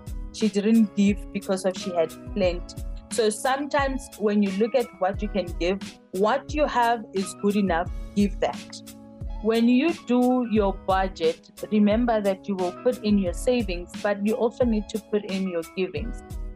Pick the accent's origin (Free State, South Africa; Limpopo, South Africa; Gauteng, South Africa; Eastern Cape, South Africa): Gauteng, South Africa; Alexandra; I grew up in Alexandra. It's a, you know, small congested place